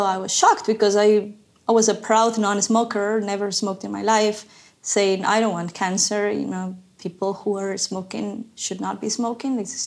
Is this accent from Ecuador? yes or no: yes; Ecuador; English is a second language; I mean, I'm from Ecuador, so there's a lot of fish in Ecuador too.